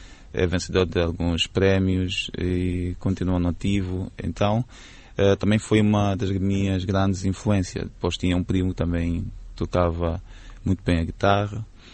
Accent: Luanda, Angola; Sim, sou natural de Luanda, pois embora...

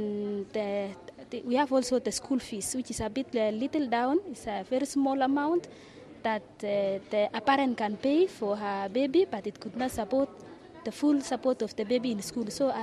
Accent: Kenya; I'm a Kenyan.

